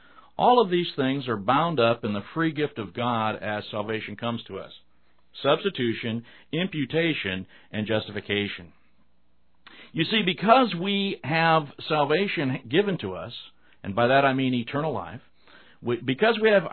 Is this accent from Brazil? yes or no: no; Omaha, Nebraska, United States; Now I say that because I grew up in Omaha. I went 13 years to a Catholic school.